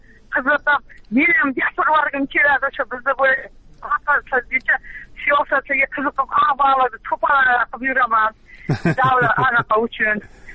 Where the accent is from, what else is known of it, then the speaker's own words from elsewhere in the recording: Xalqobod, Tashkent Region, Uzbekistan; Voy, Toshkent oblasi, Yangiyo'l rayon, Xalqobod posyolkasidanman.